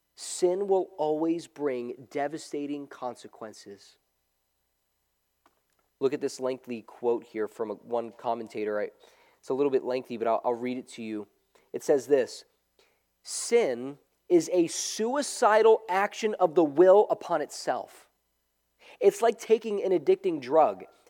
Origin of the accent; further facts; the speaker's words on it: New York City, New York, United States; I grew up close to New Jersey. I grew up in New York City, and I was there to actually see the untold damage that was done by Hurricane Sandy when it hit.